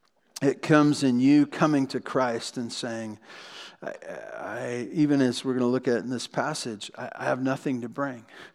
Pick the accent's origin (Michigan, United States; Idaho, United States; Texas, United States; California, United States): California, United States; Santa Barbara; I grew up in Santa Barbara, and when we were really fun, we would go to Ventura. All the way to Ventura.